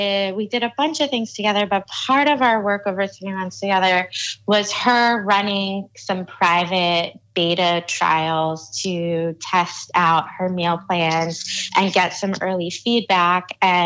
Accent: Philadelphia, Pennsylvania, United States; also born or lived in New York City; I grew up in Philadelphia, but I moved to New York City and started continuing to do design for startups

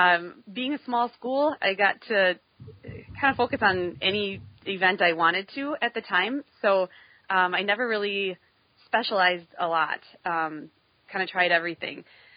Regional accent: Elkhart Lake, Wisconsin, United States; It actually ended up being in my hometown where I went to high school at Elkhart Lake, Wisconsin.

